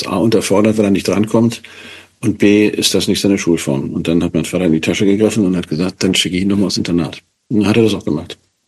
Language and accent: German; Hannover, Lower Saxony, Germany; also born or lived in Hamburg / Lütjensee; Und dann bin ich in Hannover groß geworden, in Großburg-Wedel.